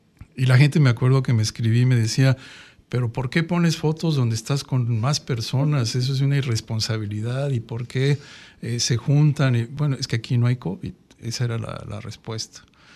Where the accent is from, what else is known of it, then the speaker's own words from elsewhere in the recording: Mexico City, Mexico; yo soy de la Ciudad de México. Uh-huh. Y mis recuerdos de esa ciudad maravillosa que es el corazón de la República Mexicana son desde la niñez